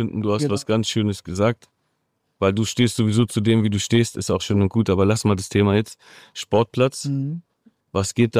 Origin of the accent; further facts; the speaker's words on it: Berlin, Germany; Als Berliner sowieso.